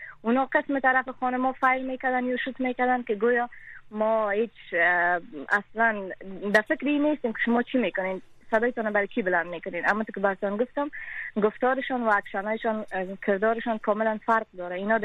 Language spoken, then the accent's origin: Persian; Kabul, Afghanistan; خودم و فامیلیم تمام ما در کابل زندگی میکنیم، همیجا به دنیا آمدیم و خودم هم از کابل هستم